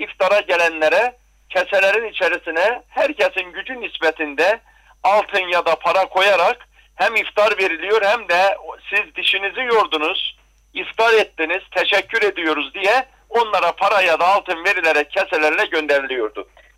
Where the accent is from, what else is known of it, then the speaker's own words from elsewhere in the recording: Erzincan, Turkey; Şu anda biz işte benim de kendi memleketim olan Erzincan'a doğru gidiyoruz.